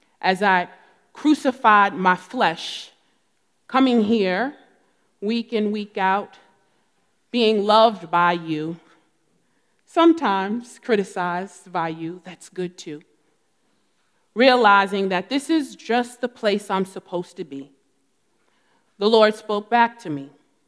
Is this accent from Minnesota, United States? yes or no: no; Newark, New Jersey, United States; I'm from Newark, New Jersey. That's the city. I don't like a whole bunch of grass and being outside.